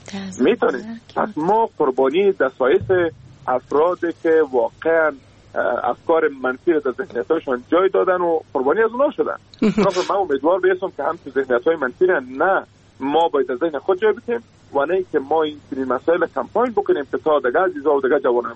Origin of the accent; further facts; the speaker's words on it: Afghanistan; ما شما افغان هستیم